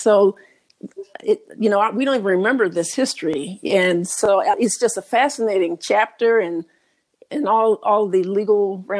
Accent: Illinois, United States; moved away as an adult; Well, I'm originally from Illinois, and I was getting a little tired of the cold and increasing levels of snow in the winter times. So I came south to go to school.

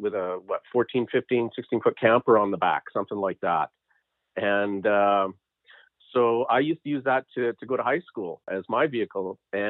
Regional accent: Calgary, Alberta, Canada; I grew up in Calgary

